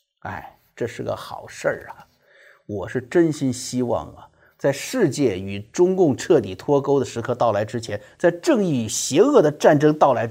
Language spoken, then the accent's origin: Chinese; China; 那个时候好像觉得哇，我们中国人想到世界哪就去哪了